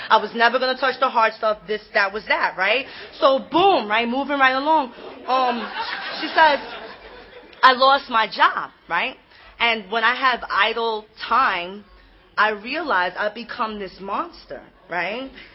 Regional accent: New York City, New York, United States; I'm originally from New York City. I always have to, always have to plug in New York first, right?

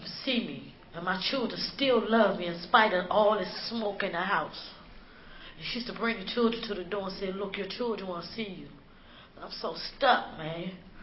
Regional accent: Washington, District of Columbia, United States; And I'm from Washington, D.C.

